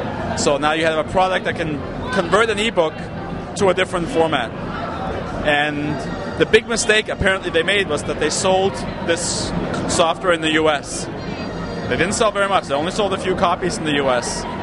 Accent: Denmark; I'm from Denmark. I'm a European.

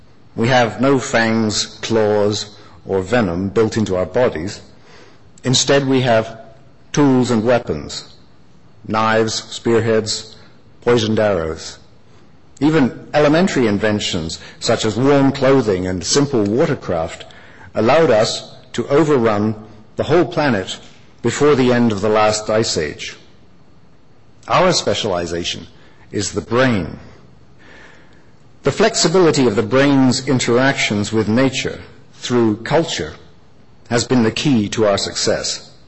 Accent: England, United Kingdom; moved away as an adult; now in Canada; even though I grew up in England, my father was from Kelowna, B.C., and when I first came to Canada to go into grad school in archaeology

